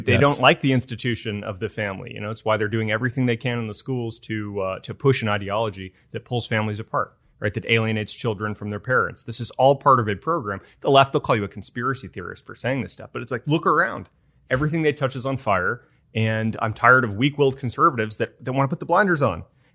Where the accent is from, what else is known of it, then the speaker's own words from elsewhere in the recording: Tucson, Arizona, United States; also born or lived in California; Yeah, I mean, I grew up in Arizona. Moved to Tucson when I was four. And I had a great childhood in Arizona. I love this state.